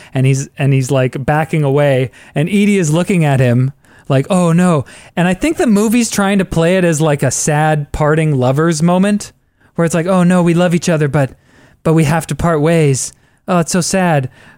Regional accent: Southern United States, United States; I'm just from the South.

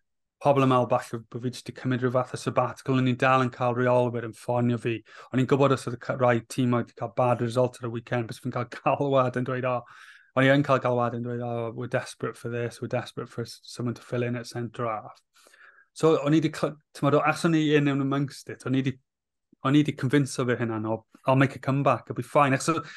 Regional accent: Cardiff, Wales, United Kingdom; cael operation o e'n nôl adre yng Nghaerdydd

